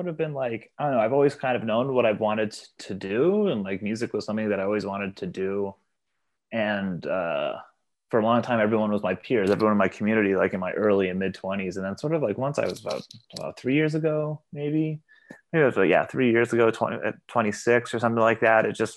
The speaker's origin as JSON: {"language": "English", "country": "Canada", "said": "God bless Canada. I love being Canadian, but like, the music that we make is just so niche that we can't really have a full career."}